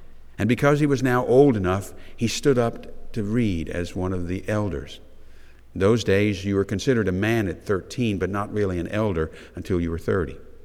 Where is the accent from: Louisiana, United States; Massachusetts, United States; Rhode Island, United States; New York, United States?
Louisiana, United States; Metairie; I tell people when they ask me, "Where did you grow up?" I say, "St. Matthew's." I don't say Metairie, I say St. Matthew's